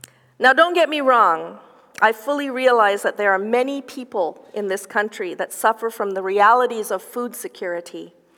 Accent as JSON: {"language": "English", "town": "Guelph", "region": "Ontario", "country": "Canada", "tie": "born or raised there", "said": "I come from a culture where hospitality is everything. Growing up in Guelph, Ontario, almost every weekend, my parents were either hosting a great big Trinidadian get-together with West Indian friends and family from Toronto"}